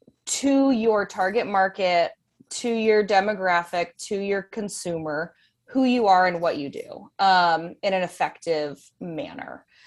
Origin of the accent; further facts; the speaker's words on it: Colorado, United States; also born or lived in Los Angeles, United States; So I was born in Los Angeles, and we moved out to Colorado in the early 90s. My dad got a job with Head Sports, and that brought us out here. And so elementary through high school was all in Colorado growing up